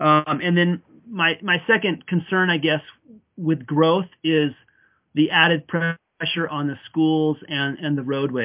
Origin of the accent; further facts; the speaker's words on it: North Bend, Washington, United States; I grew up in North Bend from 1969 until graduating from Mount Si High School in 1988. And North Bend was always a very small rural community to me and my family.